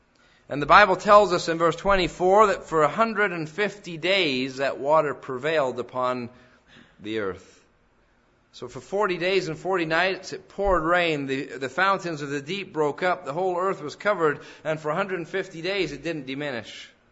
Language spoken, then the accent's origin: English; England, United Kingdom; I come from England where it seemed like it rains every day